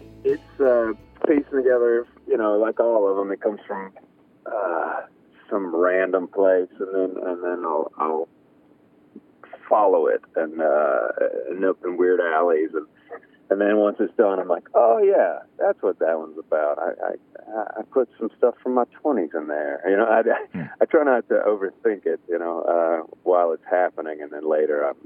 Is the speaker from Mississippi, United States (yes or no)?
yes; Mississippi, United States; also born or lived in Memphis; You know, I was born in Memphis, raised in North Mississippi, so I've lived all over since then, but you can't really wash that off.